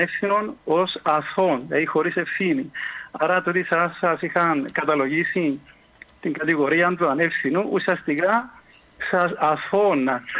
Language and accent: Greek; Paralimni, Famagusta District, Cyprus; είμαι από το Παραλίμνη.